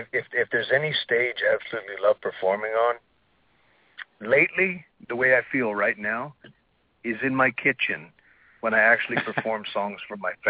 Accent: Prince Albert, Saskatchewan, Canada; We did a Western Canadian Premiers Conference here in my hometown of Prince Albert, Saskatchewan.

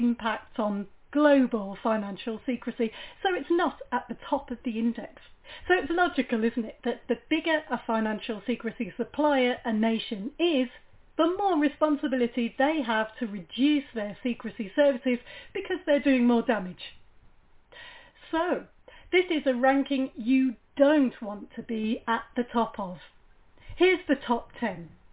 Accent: United Kingdom; I'm ashamed as a British person to tell you that when you combine Britain with all its satellite havens around the world, it is still the world's worst offender.

